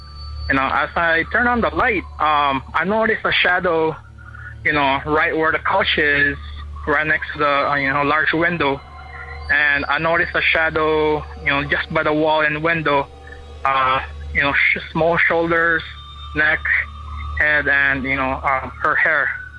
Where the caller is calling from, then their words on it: Honolulu, Hawaii, United States; I'm calling from Honolulu, Hawaii.